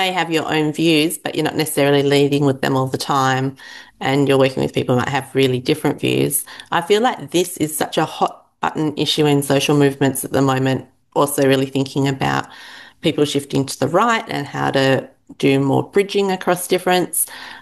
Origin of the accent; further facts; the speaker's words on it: Western Australia, Australia; So I'm from Western Australia